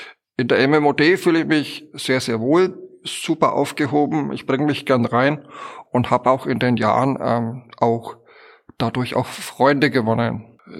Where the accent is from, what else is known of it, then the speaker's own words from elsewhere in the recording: Bavaria, Germany; ich komme aus Bayern.